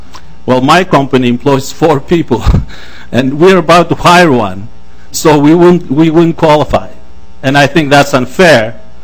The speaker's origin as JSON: {"language": "English", "town": "Plymouth", "region": "Minnesota", "country": "United States", "said": "Good afternoon. … I'm from Plymouth."}